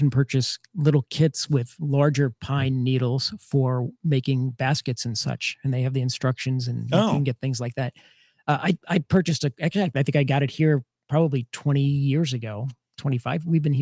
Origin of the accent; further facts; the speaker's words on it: New York, United States; Where I grew up in New York, we had some pine barrens like that, and there were wild blueberries growing around it.